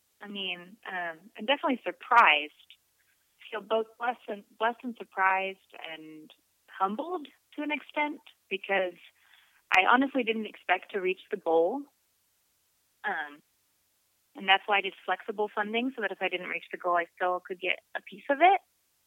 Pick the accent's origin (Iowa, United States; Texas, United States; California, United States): Texas, United States; Austin; I think part of it is that I grew up in Austin, and I grew up doing music.